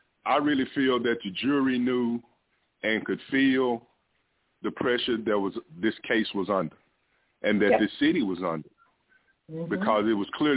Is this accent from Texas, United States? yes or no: yes; Fort Worth, Texas, United States; and I'm from the South Side, but I live in Southeast Fort Worth